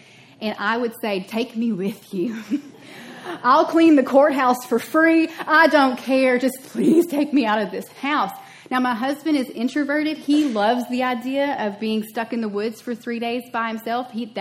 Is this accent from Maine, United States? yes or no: no; Cloverport, Kentucky, United States; I grew up in Cloverport, Kentucky. That's in Breckinridge County.